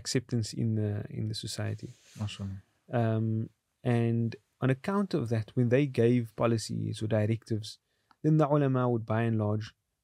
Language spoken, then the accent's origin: English; South Africa; That not only do we as South African Muslims feel, you know, obviously we prefer our Muslim identity over South African identity.